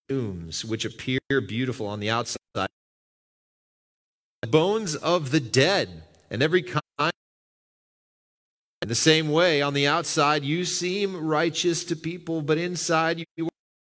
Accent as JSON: {"language": "English", "region": "Wisconsin", "country": "United States", "tie": "born or raised there", "said": "Now, I've only lived here a little over 3 years, okay? But I grew up in Wisconsin, so I kind of know a little bit about what life is like in Wisconsin."}